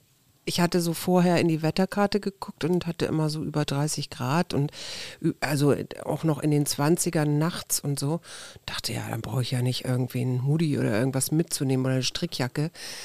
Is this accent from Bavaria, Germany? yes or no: no; Kleinmachnow, Brandenburg, Germany; Ich Klein Machno.